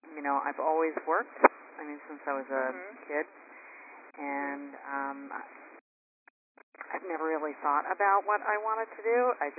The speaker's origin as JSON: {"language": "English", "region": "New York", "country": "United States", "said": "I'm from New York."}